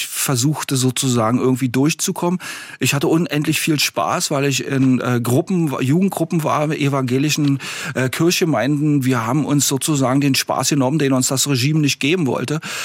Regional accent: Berlin, Germany; als Berliner, als Ostberliner habe ich natürlich immer zur Hälfte in Westberlin gelebt

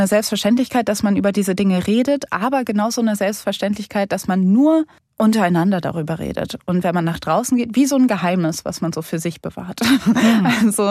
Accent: Cologne, North Rhine-Westphalia, Germany; ich bin in Köln aufgewachsen mit Karneval

